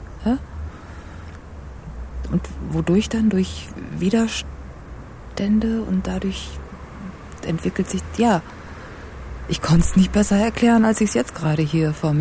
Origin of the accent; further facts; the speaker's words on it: Northern Germany, Germany; now in Berlin, Germany; Aber wo ich herkomme, sagt man ja auch den ganzen Tag Moin. Und auch abends.